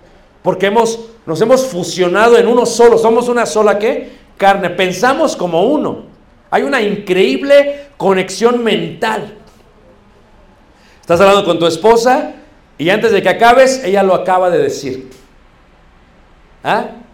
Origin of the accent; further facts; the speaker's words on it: Mexico; Como buenos mexicanos siempre pensamos en organigrama.